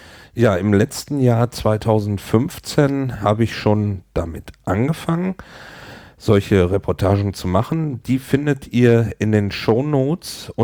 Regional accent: Hamburg, Germany; ich komme aus Hamburg

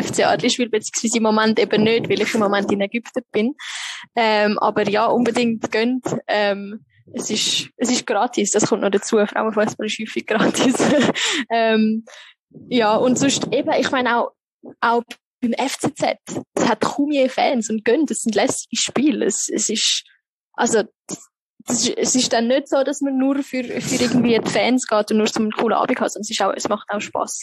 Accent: Switzerland; Also es ist noch viel extremer als bei uns in der Schweiz.

